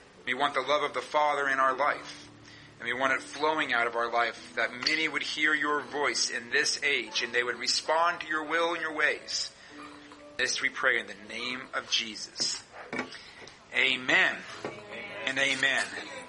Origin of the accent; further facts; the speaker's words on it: Boston, Massachusetts, United States; I'm from Boston. I know what cold is.